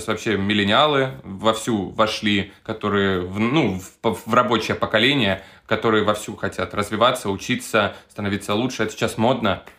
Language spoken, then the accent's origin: Russian; Krasnodar, Krasnodar Krai, Russia; Я сам из Краснодара, я заканчивал краснодарские вузы.